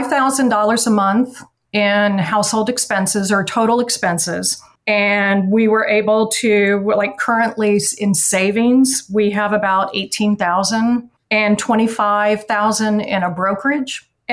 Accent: Atlanta, Georgia, United States; also born or lived in New York; Just for a short period of time for a job. I'm originally from Atlanta.

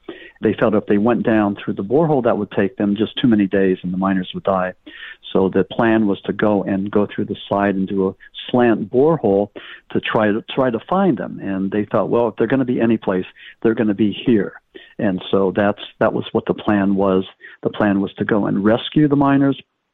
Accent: Berwick, Pennsylvania, United States; Yes, I'm originally from Berwick, Pennsylvania. That's in Columbia County.

